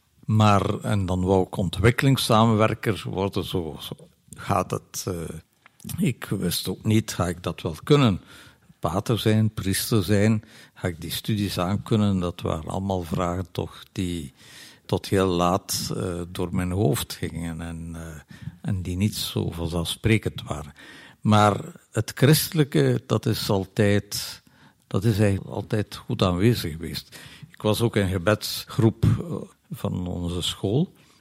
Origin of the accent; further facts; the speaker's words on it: West Flanders, Belgium; accent: West Flemish; ik zal wel een West-Vlaams accent hebben, maar ik heb nooit dialect mogen spreken en ik vind dat wel een pittig en leuk dialect, maar je zult het niet uit mijn mond horen.